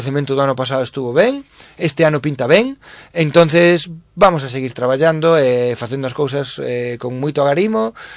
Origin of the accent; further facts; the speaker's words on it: Lugo, Galicia, Spain; decir con orgullo que somos de Lugo e non o negamos.